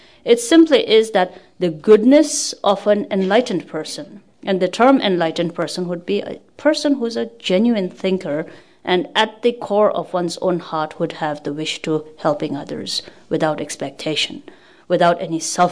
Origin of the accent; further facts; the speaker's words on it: India; I come from India. I was born in India. But tracing my family back, we still would refer to ourselves as Tibetans.